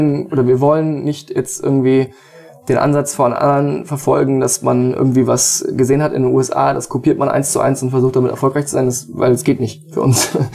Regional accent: Wiesbaden, Hesse, Germany; Aus Wiesbaden.

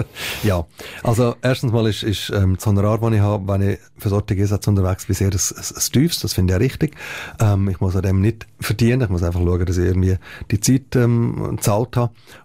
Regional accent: Switzerland; ja, hallo, wir sind aus der Schweiz, wir machen gut für euch

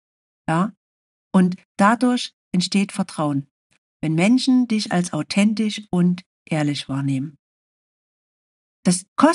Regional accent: Saxony, Germany; accent: Saxon; ich spreche Sächsisch, ist meine Muttersprache. Und das hört man, das wird man auch immer hören.

